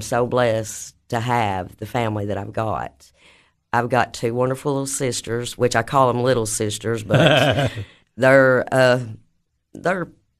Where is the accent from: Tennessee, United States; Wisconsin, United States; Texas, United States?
Tennessee, United States; Livingston; I'm from Livingston, Tennessee.